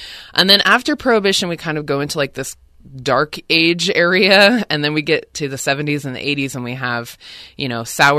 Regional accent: Seattle, Washington, United States; I'm from Seattle, and in Seattle, Portland, San Francisco, New York, in the last 10 years there's been this huge cocktail trend happening

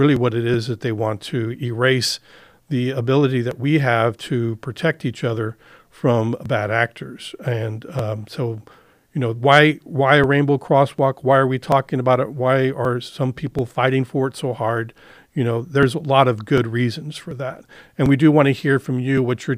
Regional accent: San Antonio, Texas, United States; So growing up in San Antonio, going to high school in the 70s, it was not uncommon to hear about violence against people who are gay coming out of the San Antonio Town and Country.

